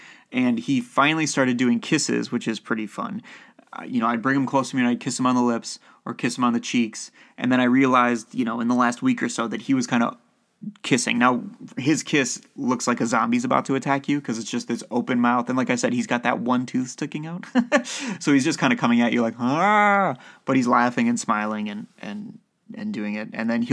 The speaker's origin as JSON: {"language": "English", "region": "Ohio", "country": "United States", "said": "I'm from Ohio, and the winters there are no joke."}